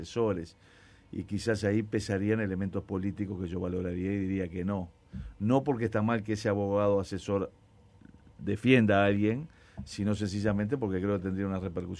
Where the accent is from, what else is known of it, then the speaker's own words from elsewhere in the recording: Uruguay; en el otro somos todos los uruguayos